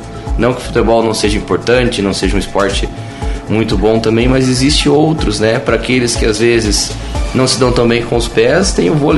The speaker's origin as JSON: {"language": "Portuguese", "town": "Papanduva", "region": "Santa Catarina", "country": "Brazil", "tie": "born or raised there", "said": "a minha terrinha, Papanduva, eu amo ela demais, eu gosto muito dela, tanto que voltei e fiquei aqui."}